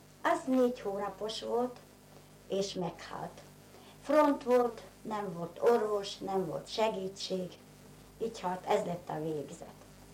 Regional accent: Želiezovce, Nitra Region, Slovakia; 1925-ben születtem Zselízen. A szüleim Zselízi állami birtokban dolgoztak.

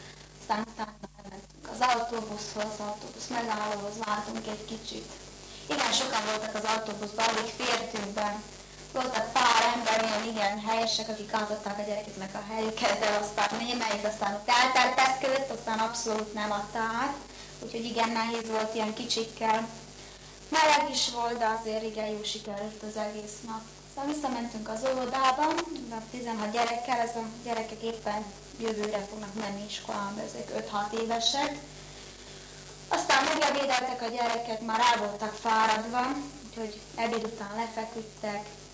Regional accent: Želiezovce, Nitra Region, Slovakia; Zselízen születtem, most pár nap múlva leszek 19 éves. Alapiskolába ide jártam Zselízre, magyar tannyelvű alapiskolába.

